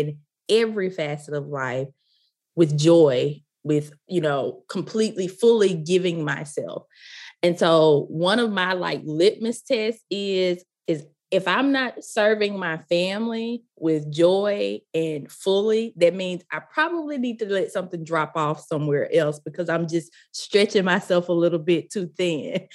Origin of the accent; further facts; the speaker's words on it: the South, United States; accent: deep Southern; I live in the Mississippi Delta. You probably can tell that already from my deep Southern accent.